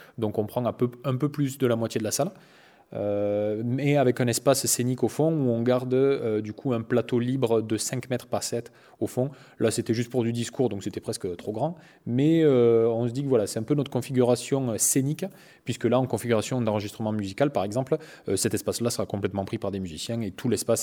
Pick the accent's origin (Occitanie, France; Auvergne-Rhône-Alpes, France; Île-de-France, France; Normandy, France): Occitanie, France; now in Cunac, France; Donc j'habite à 20-30 minutes de Técou. Enfin, je suis né à 20-30 minutes de Técou, mais aujourd'hui, j'habite à Cunac, à côté d'Albi. Donc je suis à 20-30 minutes. À la base, moi, je suis du Tarn.